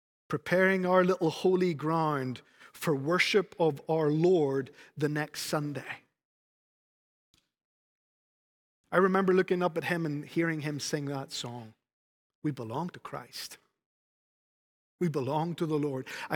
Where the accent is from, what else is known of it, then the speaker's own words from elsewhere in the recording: Spain; the little tiled floor in the little church that I grew up in Spain